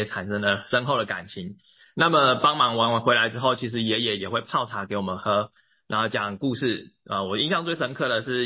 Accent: Nantou County, Taiwan; 没错没错。

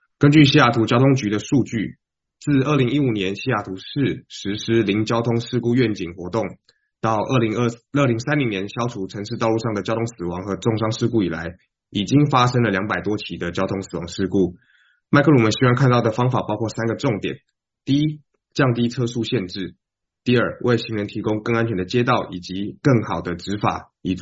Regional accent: Taiwan; now in United States; 因为我来自台湾，所以相比于台湾来讲，我觉得是友好许多

